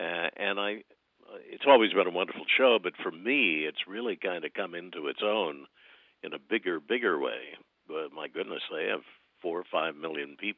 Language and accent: English; Kansas, United States; now in Chicago, United States; I'm from Kansas originally and kind of came up the Mississippi Valley.